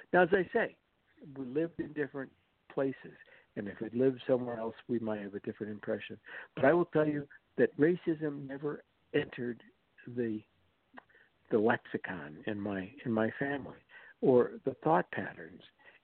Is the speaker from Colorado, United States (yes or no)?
yes; Denver, Colorado, United States; I must tell you that I grew up in Denver. My parents were blue-collar workers.